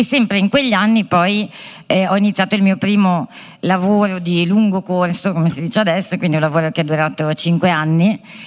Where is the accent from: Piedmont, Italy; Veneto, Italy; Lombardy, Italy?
Veneto, Italy; Verona; nel centro storico di Verona, che è la mia città d'origine, che è una città conosciuta per essere particolarmente conservatrice, con una mentalità piuttosto di destra, con una fortissima presenza del mondo cattolico